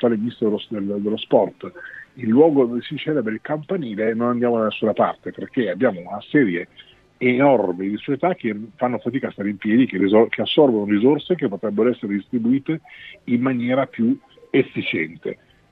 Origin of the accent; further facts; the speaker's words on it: Sicily, Italy; giusto tiro fuori perché sono siciliano